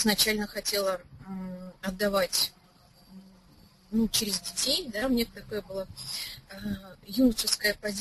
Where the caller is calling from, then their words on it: Saint Petersburg, Russia; я из Санкт-Петербурга